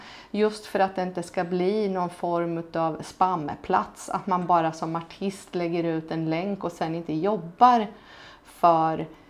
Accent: Vadstena, Östergötland, Sweden; För jag växte upp i Vadstena, Motala-trakten.

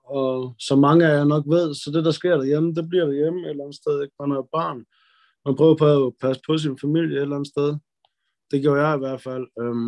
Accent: Viborg, Central Denmark Region, Denmark; born there; Jeg er født på Viborg sygehus. Har boet sammen med min mor det meste af mit liv.

